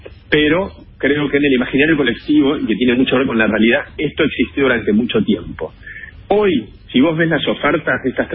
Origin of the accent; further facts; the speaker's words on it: Argentina; que es lo que hicimos como argentinos, lo que supimos hacer en 65 años.